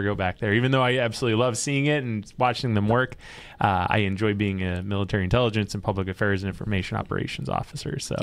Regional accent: California, United States; I'm from Southern California. Right. I've never seen snow.

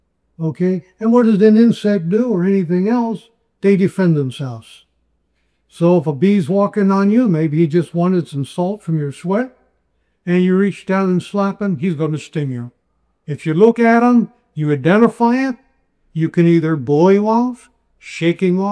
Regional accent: Panama; Well, I was born here in the Republic of Panama, and as a child growing up, where was your playground? The jungle.

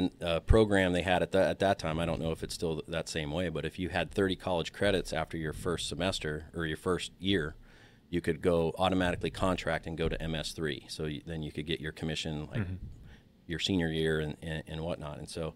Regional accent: San Diego, California, United States; And kind of the funny story was I grew up in San Diego, so was out at the beach with a friend of mine

